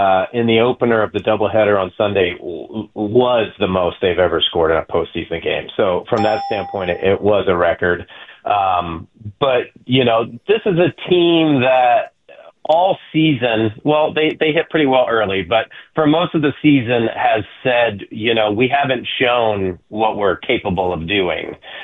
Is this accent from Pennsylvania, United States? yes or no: no; Tallahassee, Florida, United States; I was born in Tallahassee and kind of grew up there part of my life. So my family still lives there